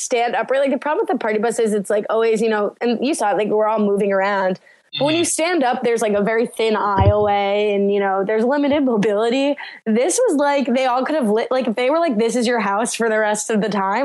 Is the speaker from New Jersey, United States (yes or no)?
yes; New Jersey, United States; And I'm from Jersey. I thought I knew party buses.